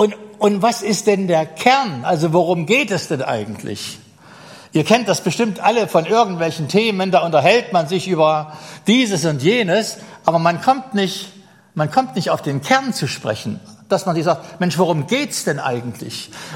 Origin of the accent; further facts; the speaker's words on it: Brandenburg, Germany; Ich komme aus der Uckermark. Bis zur nächsten mir bekannten christlichen Gemeinde sind es etwa 110 Kilometer.